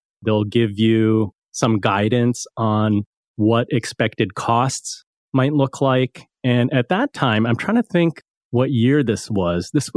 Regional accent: East Coast, United States; I grew up on the East Coast.

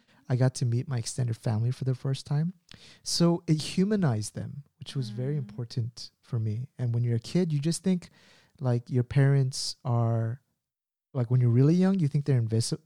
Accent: United States; So my dad, like I grew up in the States when I was growing up, my dad didn't have many friends.

